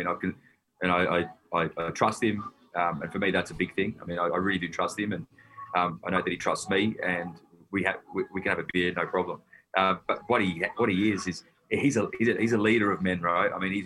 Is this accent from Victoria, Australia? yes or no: yes; Victoria, Australia; I'm a Wog from the Western Suburbs.